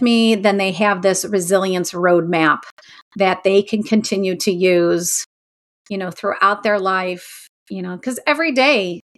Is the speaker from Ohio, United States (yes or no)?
yes; Ohio, United States; You know, I grew up in Northeast Ohio, so I am very close to Lake Erie.